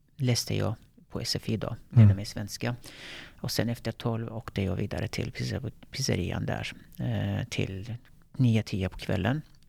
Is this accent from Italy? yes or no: no; Kullo, Konya, Turkey; moved away as an adult; now in Sweden; Jag är född och uppvuxen i Turkiet. Kullo, en liten landsbygdsort i Konya. Det är inte längre landsbygd, man kan inte säga det, inte riktigt som förr, men ja, jag gick ut gymnasiet där. Efter gymnasiet flyttade jag till Sverige